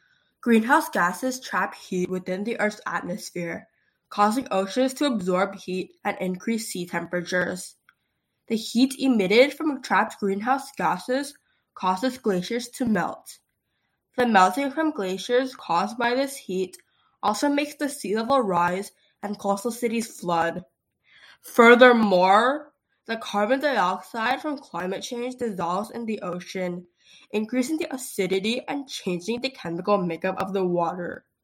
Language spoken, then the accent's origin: English; Riverside, Connecticut, United States; from Riverside, Connecticut.